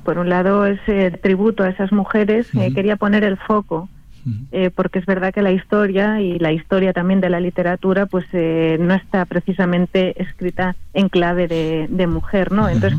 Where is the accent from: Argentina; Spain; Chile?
Spain; Santiago de Compostela, Galicia; now in Madrid, Spain; Soy gallega, soy de Santiago.